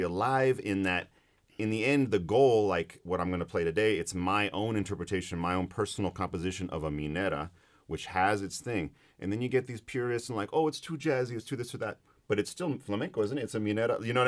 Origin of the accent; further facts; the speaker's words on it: New Mexico, United States; So me and all these people growing up in New Mexico, having this around us